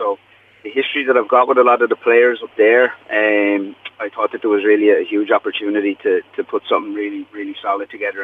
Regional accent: Wexford, County Wexford, Ireland; I'm obviously from Wexford

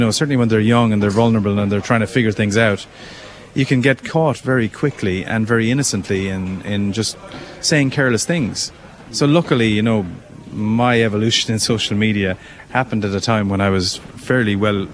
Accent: Clonmel, Munster, Ireland; having started at the age of 14 on a local pirate radio station in my hometown of Clonmel

